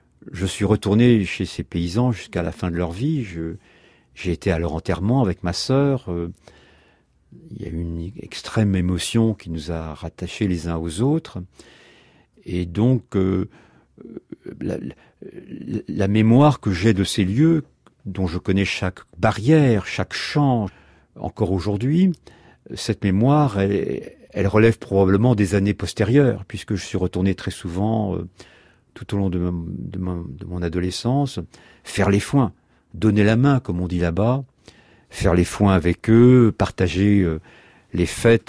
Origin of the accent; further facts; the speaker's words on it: Nouvelle-Aquitaine, France; first language Béarnais; French is a second language; Béarnais, mais je ne suis pas loin. La vallée de Betsoker est juste à côté. Donc je garde les vaches à 4 ans dans la montagne, à 3 ans, je parle béarnais.